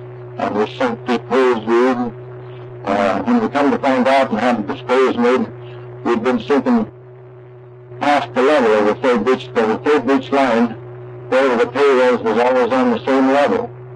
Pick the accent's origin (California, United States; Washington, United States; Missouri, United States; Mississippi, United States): Washington, United States; Seattle; moved away as an adult; also born or lived in Michigan / Nebraska; now in Alaska, United States; I was born in Michigan, 8th July, 1883. And we moved, our family moved to Nebraska about 3 or 4 years later after I was born. And my father farmed there for about 6 or 7 years. And then we moved to Seattle, where I got my formal schooling.